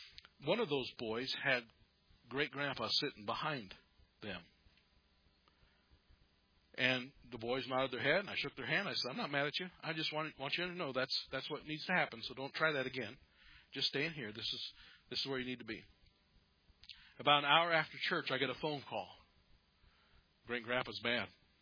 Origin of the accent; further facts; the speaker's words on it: Custer, South Dakota, United States; I stood up and said, I'm from Custer, South Dakota.